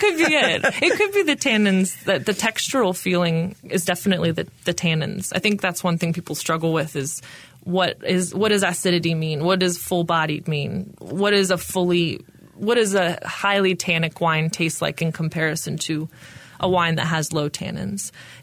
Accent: Raleigh, North Carolina, United States; I grew up in Raleigh, in North Carolina, obviously.

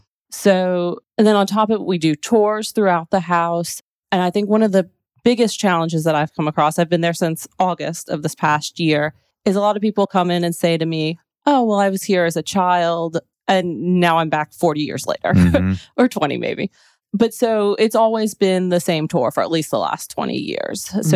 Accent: Decatur, Georgia, United States; I'm actually from Decatur, so one of the few native Atlantans here in the area

